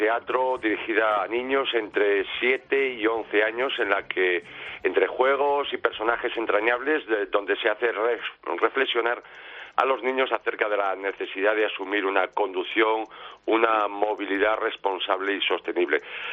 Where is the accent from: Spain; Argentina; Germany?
Spain; Galicia; como gallego te diría que depende